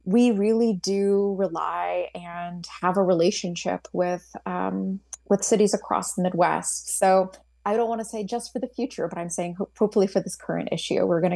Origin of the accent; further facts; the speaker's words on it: India; I mean, I do have some familiarity being Indian myself.